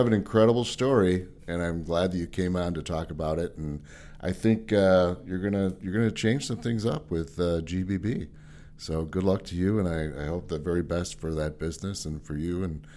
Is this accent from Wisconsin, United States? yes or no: no; Chicago, Illinois, United States; now in Houston, United States; I grew up in the Chicago area. I grew up a Chicago Blackhawks fan, hockey. So we don't see much hockey down here in the Houston area.